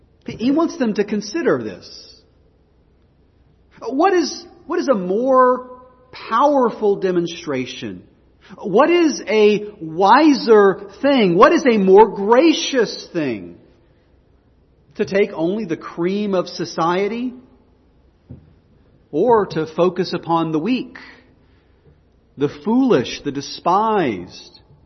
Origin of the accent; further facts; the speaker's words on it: Texas, United States; I'm a Christian because of all things I grew up in Texas. That's why. God loves Texans, right?